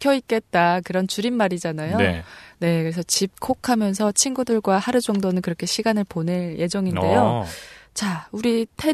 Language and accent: Korean; Musan, North Hamgyong, North Korea; now in South Korea